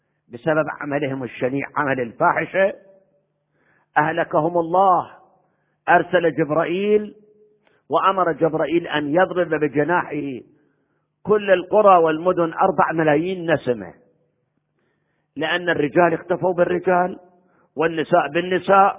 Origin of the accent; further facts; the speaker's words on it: Iraq; وأنا جايكم من العراق الذي مر بأدوار بزمن